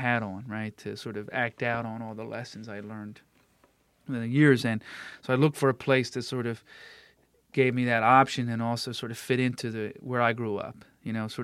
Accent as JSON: {"language": "English", "town": "Downingtown", "region": "Pennsylvania", "country": "United States", "tie": "born or raised there", "said": "Well, I grew up in Downingtown, Pennsylvania, which is a small mill town. Make a lot of paper there."}